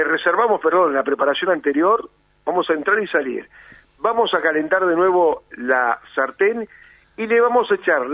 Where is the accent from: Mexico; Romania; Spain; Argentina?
Romania; Transylvania; yo soy de Transilvania.